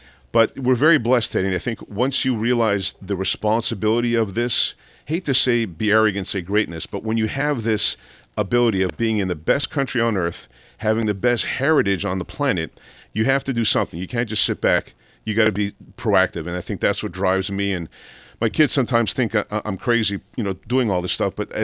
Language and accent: English; Montreal, Quebec, Canada; being an immigrant, I wasn't born here as much as I am a very proud Greek American. I'm a Canadian, so my horio is Montreal.